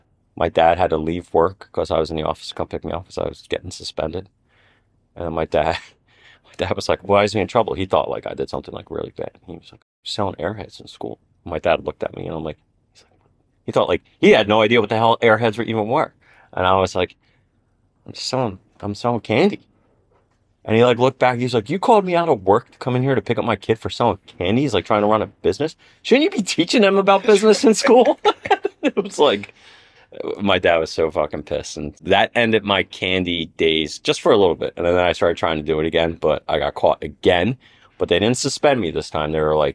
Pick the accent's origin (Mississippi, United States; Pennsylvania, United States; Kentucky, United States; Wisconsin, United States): Pennsylvania, United States; Glenside; Glenside, Pennsylvania.